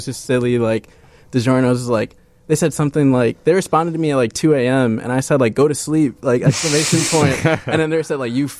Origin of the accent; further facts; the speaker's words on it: Indiana, United States; So they've seen I was from Indiana, so they narrowed it down.